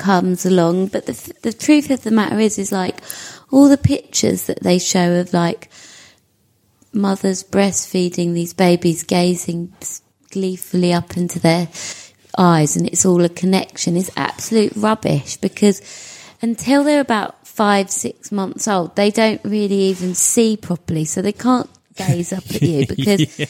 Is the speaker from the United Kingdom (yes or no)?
yes; Hackney, London, United Kingdom; In Hackney.